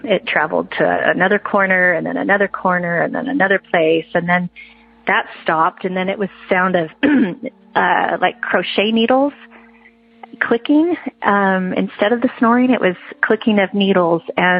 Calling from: Idaho, United States; I'm calling from Idaho.

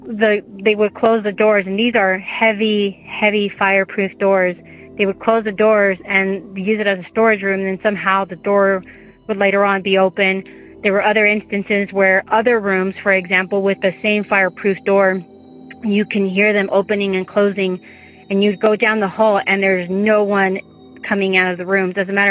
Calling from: Utah, United States; I'm calling from Utah.

